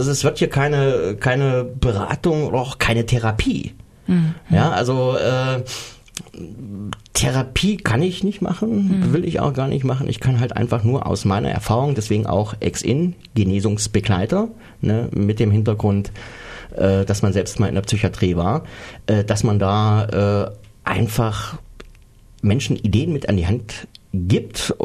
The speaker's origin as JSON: {"language": "German", "town": "Bernburg", "region": "Saxony-Anhalt", "country": "Germany", "tie": "born or raised there", "said": "wenn ich durch Bernburg, was meine Heimatstadt ist, gelaufen bin"}